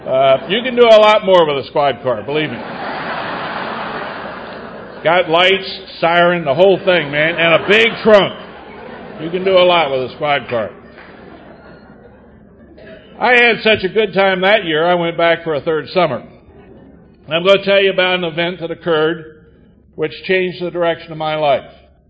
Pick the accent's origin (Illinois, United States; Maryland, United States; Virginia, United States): Maryland, United States; Hagerstown; I was born and raised in Hagerstown. My wife and I moved back to Hagerstown.